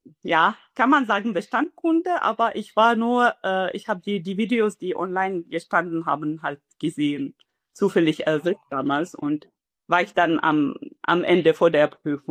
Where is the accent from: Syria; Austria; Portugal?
Syria; German is a second language; moved away as an adult; now in Germany; Also ich bin hier in Deutschland seit 10 Jahren, habe ein Studium in meiner Heimat in Syrien absolviert, und dann bin ich hier gelandet.